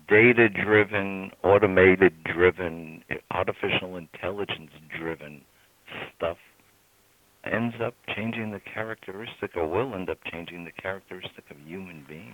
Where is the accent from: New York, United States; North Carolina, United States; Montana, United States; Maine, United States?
New York, United States; New York City; we grew up in New York City, so we travel around the city, and I went to college in New York City.